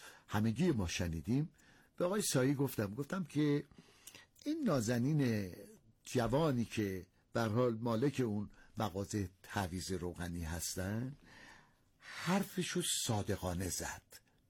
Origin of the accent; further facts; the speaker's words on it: Iran; نمیگم چون ما ایرانی هستیم ما در دنیا کم نظیریم